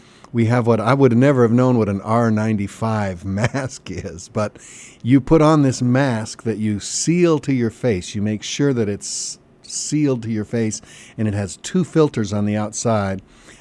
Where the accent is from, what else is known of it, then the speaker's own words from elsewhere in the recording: New Orleans, Louisiana, United States; To be in New Orleans right now, which is my hometown, it's like a post-nuclear winter down there.